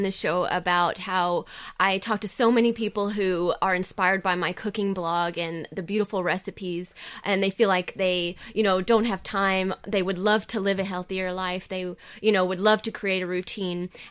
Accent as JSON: {"language": "English", "region": "the South", "country": "United States", "said": "I'm an American from the South. We pronounce every syllable of the words, you know."}